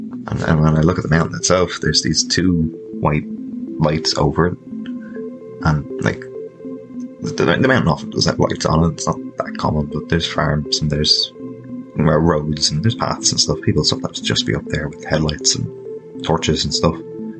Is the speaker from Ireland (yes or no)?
yes; Ireland; I'm from Ireland.